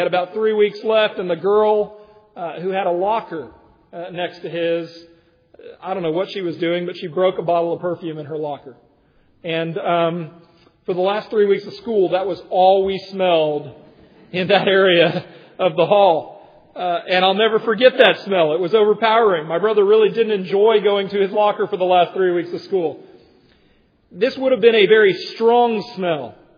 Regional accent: Virginia, United States; and I was raised in the Commonwealth of Virginia and love dearly Virginia.

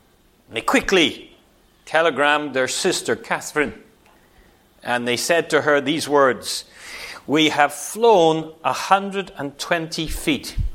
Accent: Northern Ireland, United Kingdom; now in Singapore; I grew up in Northern Ireland, and we make even more of Christmas than you do here.

